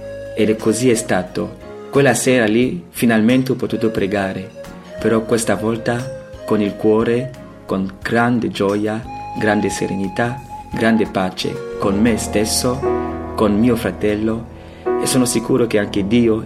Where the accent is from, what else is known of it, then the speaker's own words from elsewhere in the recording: Douala, Littoral, Cameroon; vengo dal Camerun, della città Douala. Io sono di una famiglia dove siamo 10 fratelli, siamo tutti maschi.